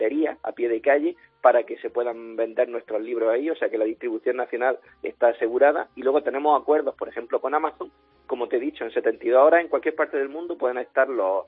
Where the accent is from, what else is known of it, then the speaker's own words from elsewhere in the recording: Almería, Andalusia, Spain; No, soy de Almería.